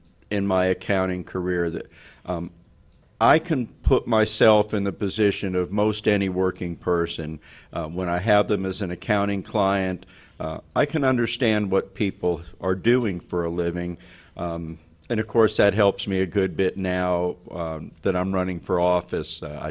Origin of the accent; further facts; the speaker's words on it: Maryland, United States; born or raised there